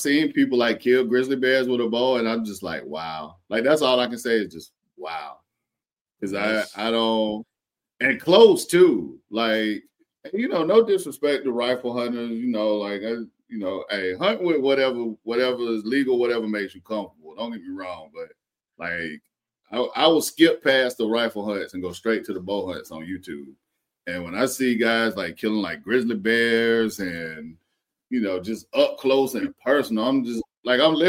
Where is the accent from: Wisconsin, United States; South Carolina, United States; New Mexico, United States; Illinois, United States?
South Carolina, United States; now in Georgia, United States; Cause I pretty much hunt here in Georgia. And then I got a buddy that I grew up with in South Carolina.